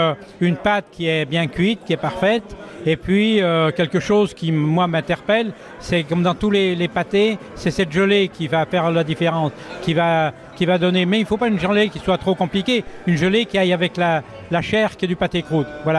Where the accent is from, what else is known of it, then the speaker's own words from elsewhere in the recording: Auvergne-Rhône-Alpes, France; Oh ben j'accepte parce que c'est ma région, malgré tout, même si on est Savoyard